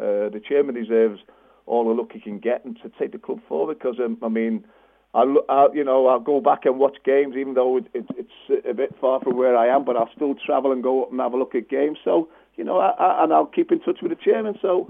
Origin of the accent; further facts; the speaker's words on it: Liverpool, North West England, United Kingdom; I'm from Liverpool. This is like my hometown. This is where I'm based now. You know, I live here. My family are all here.